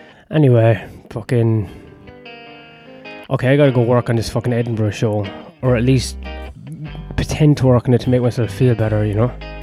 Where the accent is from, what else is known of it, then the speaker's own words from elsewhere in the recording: Ireland; Because I'm Irish, isn't it? So it's already funny because I'm drunk and I've got an accent.